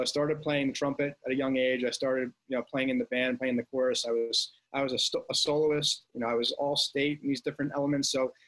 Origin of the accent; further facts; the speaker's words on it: New Jersey, United States; Originally, I'm from northern New Jersey.